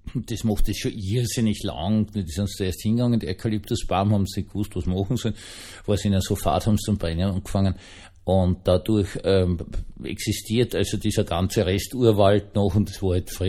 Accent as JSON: {"language": "German", "country": "Austria", "said": "und ich so als Österreicher, mein Gott, Waldbrand und furchtbar und grauenvoll"}